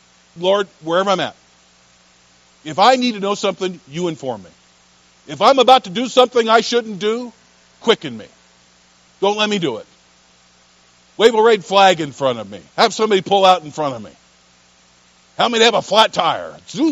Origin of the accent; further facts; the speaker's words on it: Lincoln, Nebraska, United States; I was originally from Lincoln, Nebraska.